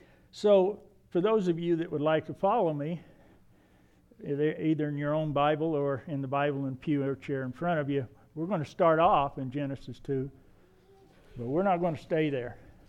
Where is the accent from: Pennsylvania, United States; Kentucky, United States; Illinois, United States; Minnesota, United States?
Kentucky, United States; also born or lived in West Virginia; I'm from Kentucky and West Virginia. Yelling up the holler.